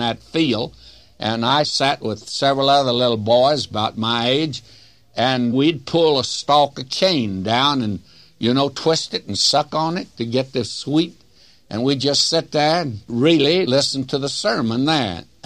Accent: the South, United States; I was raised in the South.

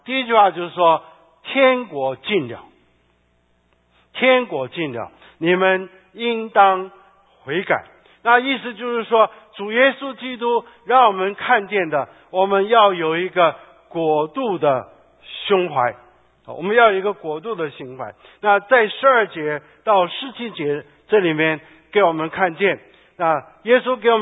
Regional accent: China; now in United States; 我是一个中国人，我现在来到美国

